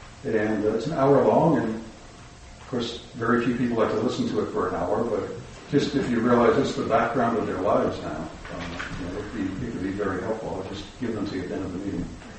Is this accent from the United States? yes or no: yes; Rockland, Maine, United States; I'm from Rockland.